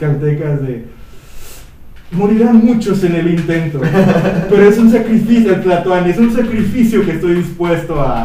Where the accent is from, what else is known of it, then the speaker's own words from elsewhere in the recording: Mexico; nosotros que somos mexicanos, creo que por eso nunca se hicieron a la mar nuestros antepasados